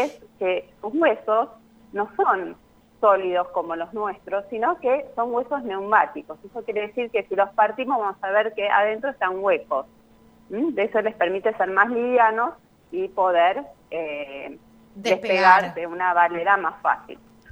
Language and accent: Spanish; Buenos Aires, Argentina; now in Corrientes, Argentina; Muchas aves, por eso yo en realidad soy de Buenos Aires